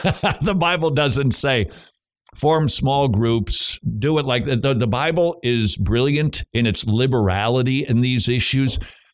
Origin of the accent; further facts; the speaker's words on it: Northern United States, United States; Yeah, no, it's a shopping cart. That's what it is up north because I'm a Yankee.